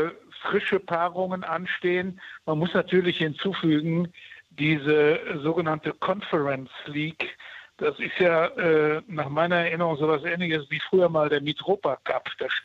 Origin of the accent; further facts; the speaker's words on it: North Rhine-Westphalia, Germany; da ich selber ein Kind des Ruhrgebiets bin